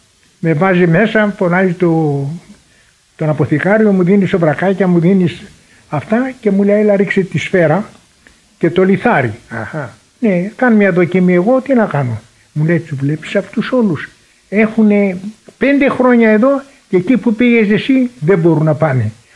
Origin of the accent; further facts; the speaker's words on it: Chios, North Aegean, Greece; born there; also born or lived in Asia Minor; Γεννήθηκα στη Χίο.